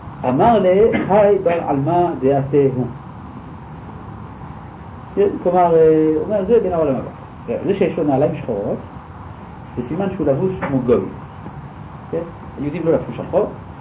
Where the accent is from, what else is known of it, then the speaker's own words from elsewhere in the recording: Jerusalem, Jerusalem District, Israel; אם אני אומר על עצמי, למשל, אני בן ירושלים.